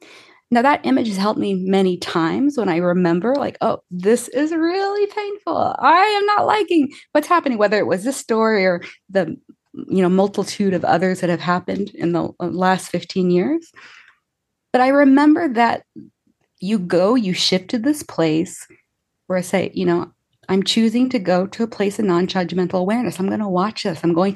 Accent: Indiana, United States; also born or lived in Chicago; And I grew up in the Midwest, but I grew up like born in Chicago, raised in Indiana

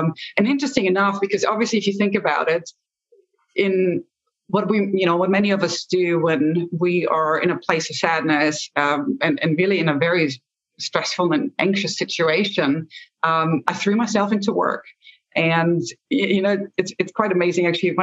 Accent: Austria; English is a second language; moved away as an adult; So I'm originally from Austria, born and raised in Austria, and actually was there until about age 22.

